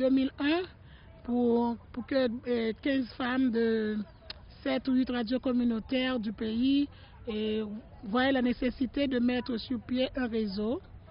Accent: Haiti; je viens d'Haïti

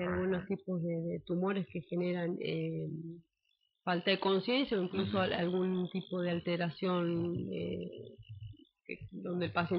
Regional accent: Rosario, Santa Fe, Argentina; yo estuve trabajando en Federación, yo soy de Rosario, y en el cordón industrial se ve mucha cantidad también.

